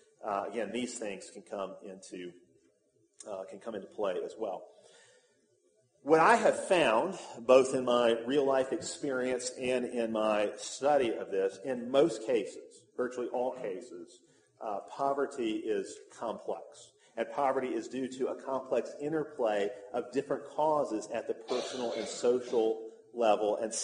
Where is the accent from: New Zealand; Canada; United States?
United States; Alabama; This is something we just witnessed back in my home state of Alabama.